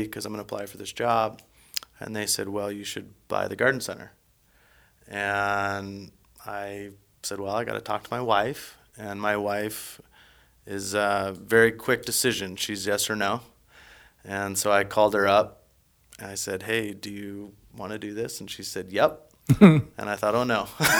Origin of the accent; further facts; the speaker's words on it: Spokane, Washington, United States; I was born and raised in Spokane. Both of my parents were born in northern Montana, and I have family up in this region.